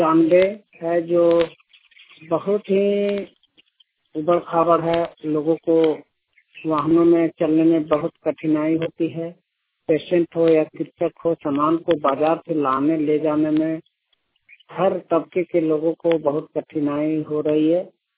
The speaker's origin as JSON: {"language": "Hindi", "town": "Uchcha", "region": "Jharkhand", "country": "India", "said": "ग्राम post उच्चा थाना थाना विष्णुगढ़ जिला हजारीबाग का निवासी हूँ। यह इलाका बहुत ही पिछड़ा हुआ इलाका है।"}